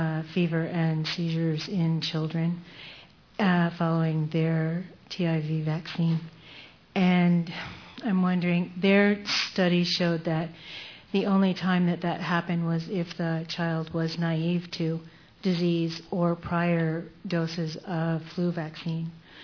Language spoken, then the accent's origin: English; Tacoma, Washington, United States; from Tacoma, Washington.